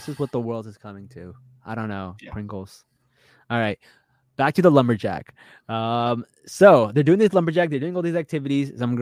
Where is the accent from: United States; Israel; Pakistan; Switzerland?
Pakistan; Like I'm just a Pakistani … at heart.